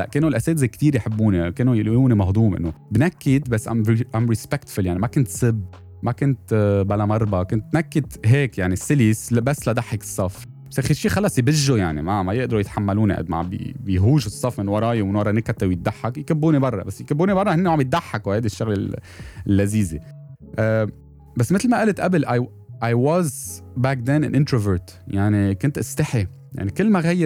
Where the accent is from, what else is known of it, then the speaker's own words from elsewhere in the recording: Lebanon; كنت كتير انبسط مثل لبنان, انه انا من لبنان, لانه بلد صغير وما بيعرفوه برا